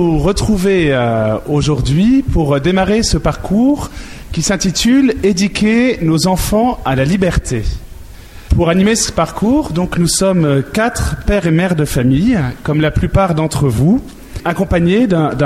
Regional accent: Lille, Hauts-de-France, France; Si nous avons une étiquette bleue, c'est que nous venons du nord de la France, donc de Lille.

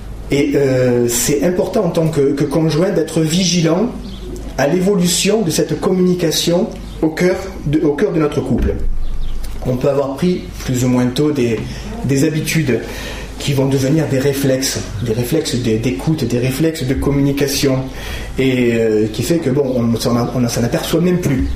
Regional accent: Marseille, Provence-Alpes-Côte d'Azur, France; Je viens de Marseille.

